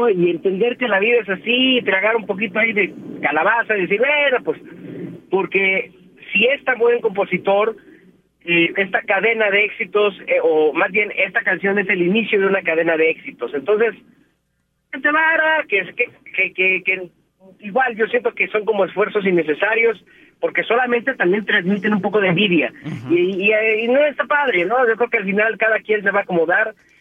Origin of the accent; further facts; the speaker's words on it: Mexico; empezando porque somos mexicanos